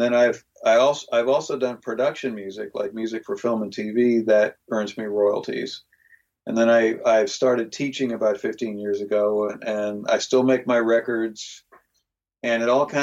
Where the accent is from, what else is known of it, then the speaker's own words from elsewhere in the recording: Greece; two of my best friends from growing up in Greece.